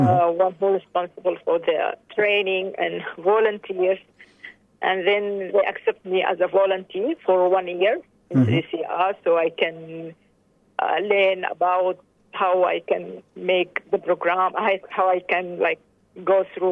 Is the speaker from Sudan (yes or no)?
yes; Khartoum, Sudan; I was born and raised in Khartoum, Sudan, where I completed my all my primary and secondary education.